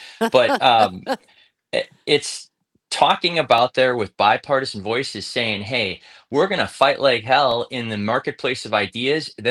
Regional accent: United States; I'm an American before I'm a Democrat.

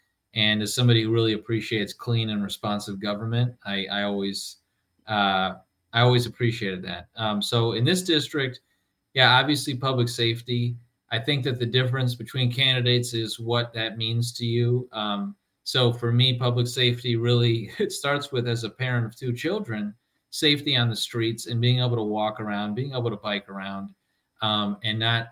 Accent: Milwaukee, Wisconsin, United States; I was born and raised in Milwaukee, in the Sherman Park neighborhood. When I grew up, that was still a bustling, thriving, diverse, middle-class neighborhood.

